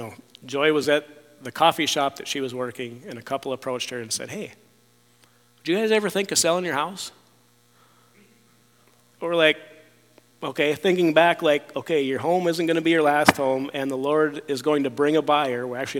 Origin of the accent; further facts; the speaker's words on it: North Dakota, United States; also born or lived in Wisconsin; growing up in North Dakota, you don't think of moving to any place warm. Like our last winter in Wisconsin, I threw a cup of boiling water off the deck